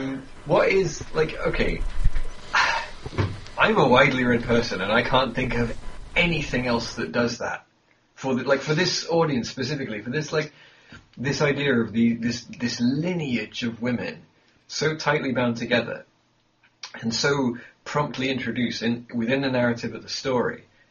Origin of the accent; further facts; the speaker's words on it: England, United Kingdom; I'm like, oh, this is like this, and this is like this, blah, blah, blah, I'm English.